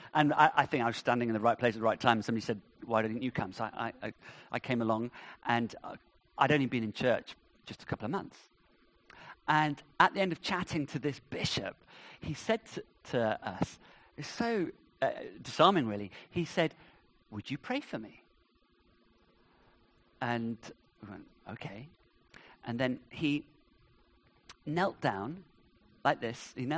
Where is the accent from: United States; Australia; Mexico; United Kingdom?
United Kingdom; Please, I'm British.